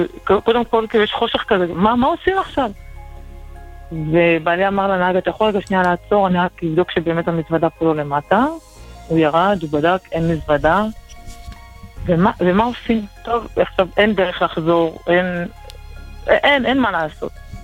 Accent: Ashkelon, Southern District, Israel; אנחנו מאשקלון, וחווינו פה המון המון המון השגחה

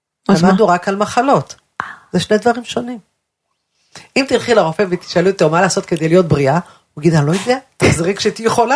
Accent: Ramat HaSharon, Central District, Israel; תראי, אנחנו גדלנו בשכונת הנכים ברמת השרון.

